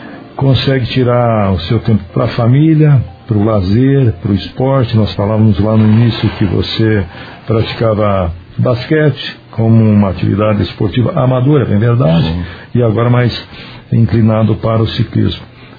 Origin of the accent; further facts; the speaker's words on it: Santos, São Paulo, Brazil; Que eu sou de Santos